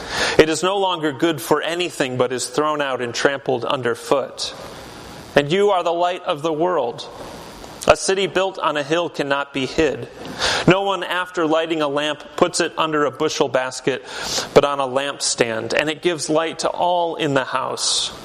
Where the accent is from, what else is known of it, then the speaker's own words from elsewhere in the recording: Michigan, United States; Salt was very important in my life growing up in West Michigan as a Dutch American person.